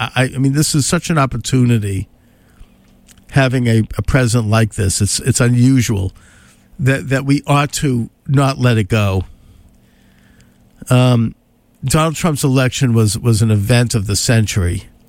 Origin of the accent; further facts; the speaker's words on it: United States; Now, as a conservative and as an American citizen, and as a rational person